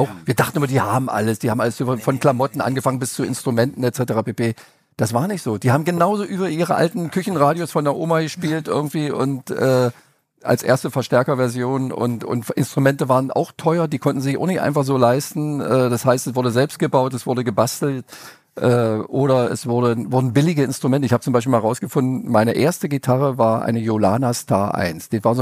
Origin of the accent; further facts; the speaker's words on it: Saxony-Anhalt, Germany; Ja, und ich komme ja aus Sachsen-Anhalt. Wir hatten so ein bisschen Westempfang